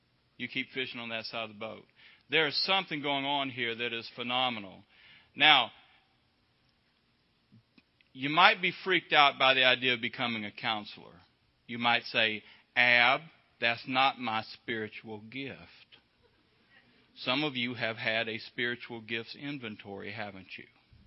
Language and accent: English; Alabama, United States; Good evening, people. I'm from Alabama, so if you need an interpreter, just let me know.